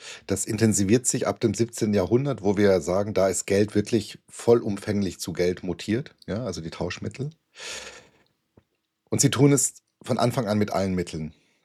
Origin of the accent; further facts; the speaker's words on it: Baden-Württemberg, Germany; now in Dresden, Germany; Also ich komme ja ursprünglich aus Schwaben, lebe jetzt in Dresden, wir sind ja beides Ostdeutsche, ja, jetzt geworden, Wahlsachsen